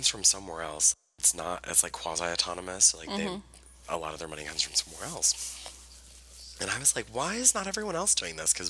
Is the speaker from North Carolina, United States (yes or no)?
yes; Fayetteville, North Carolina, United States; So we grew up in Fayetteville, North Carolina. Fedville, if you're from there. I am from there, but I've never said it that way.